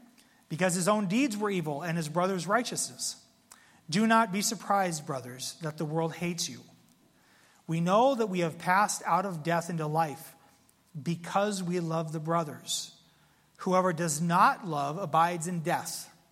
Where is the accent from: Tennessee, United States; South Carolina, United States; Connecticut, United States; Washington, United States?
Washington, United States; Spokane; And so I remember when I was growing up in Spokane, Washington, we spent time outside in the summertime as opposed to Phoenix.